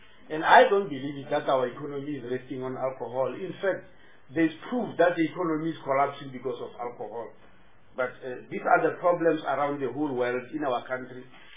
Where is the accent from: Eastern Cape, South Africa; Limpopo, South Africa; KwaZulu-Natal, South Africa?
Limpopo, South Africa; I start with Movango because you know I come from Limpopo.